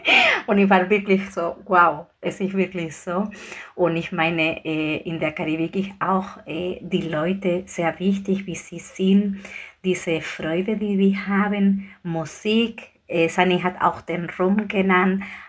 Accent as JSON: {"language": "German", "country": "Spain", "said": "Und ihr weiß schon, wir Spanier, wir essen gerne."}